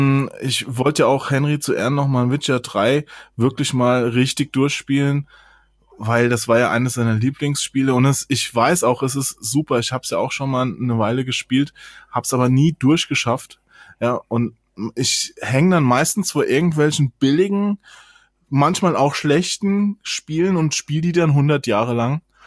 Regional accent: Hesse, Germany; weil der ist ja auch in Hessen aufgewachsen, da wo ich aufgewachsen bin, in dem kleinen Dorf

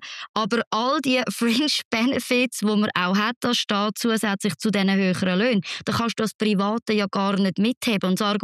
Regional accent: Switzerland

